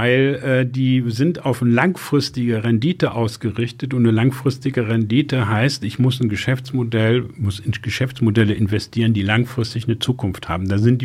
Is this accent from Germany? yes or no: yes; Bremen, Germany; born there; Ich bin gebürtiger Bremer.